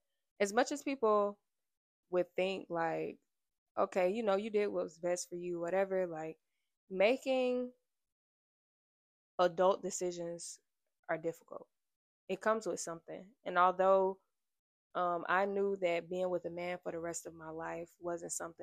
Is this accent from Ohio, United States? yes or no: no; Florida, United States; But yeah, so I'm from South Florida, the child of an immigrant. My mother was from Jamaica. My dad is half Jamaican, so he's Jamaican like me.